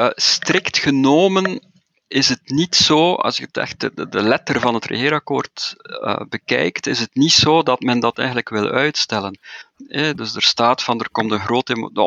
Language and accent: Dutch; Flanders, Belgium; Dus ik denk dat we daar als Vlamingen onmogelijk mee gelukkig kunnen zijn.